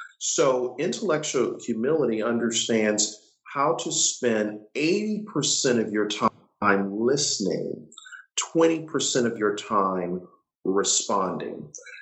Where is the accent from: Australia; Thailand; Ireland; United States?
United States; Buffalo, New York; I said, dude, I'm from Buffalo, New York.